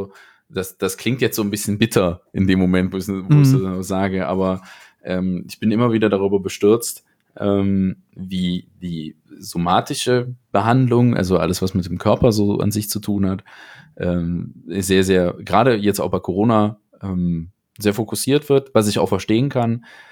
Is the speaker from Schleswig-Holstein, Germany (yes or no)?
no; Aachen, North Rhine-Westphalia, Germany; Also, ich komme ja aus Aachen